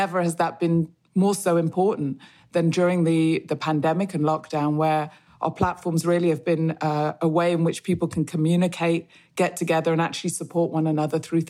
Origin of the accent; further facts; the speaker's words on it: Manchester, North West England, United Kingdom; it seems a very long time ago that I grew up in Manchester